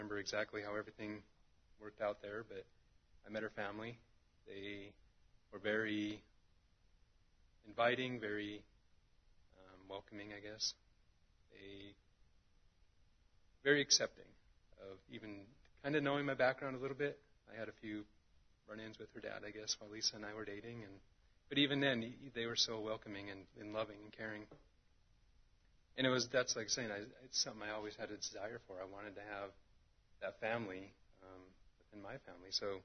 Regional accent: Montana, United States; I was raised in Montana, very non-Christian society, I guess you could say. It was a small mining town, maybe 25,000 people.

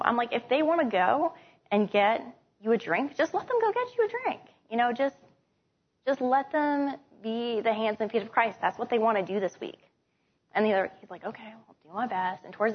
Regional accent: Connecticut, United States; People tell me all the time that I talk too fast. But I'm from Connecticut, so that's what I do.

